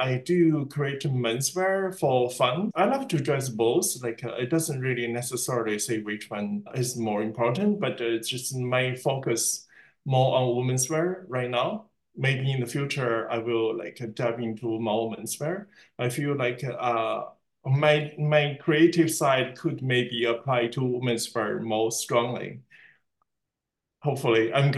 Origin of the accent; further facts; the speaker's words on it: Toronto, Ontario, Canada; I'm Chinese-Canadian. I grew up in Toronto.